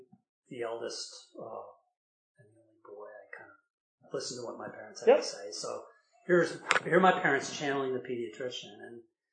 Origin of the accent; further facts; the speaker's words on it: Princeton, New Jersey, United States; I grew up in Princeton, New Jersey in the 60s